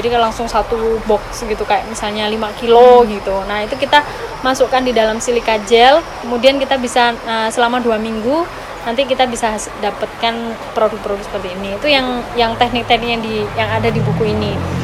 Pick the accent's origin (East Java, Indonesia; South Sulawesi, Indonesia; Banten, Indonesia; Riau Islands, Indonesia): East Java, Indonesia; Batu; itu malah bisa membantu petani Kota Batu. Jadi bayangkan efeknya itu udah sampai seluruh petani di desa saya lah minimal.